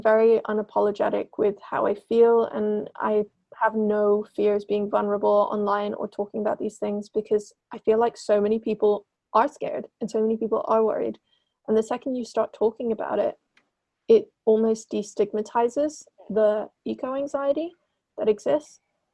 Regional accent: Hong Kong; Especially, I don't know if you can relate to this, growing up in Hong Kong

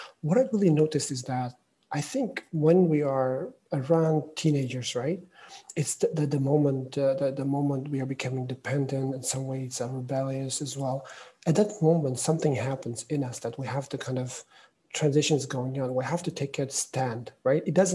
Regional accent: Uzbekistan; even though I was a Muslim, I'm originally from Uzbekistan, I wasn't a practicing Islam

